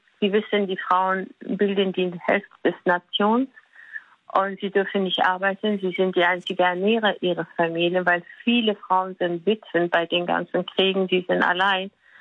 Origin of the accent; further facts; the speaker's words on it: Afghanistan; German is a second language; now in Germany; für mich besonders auch als Afghanin.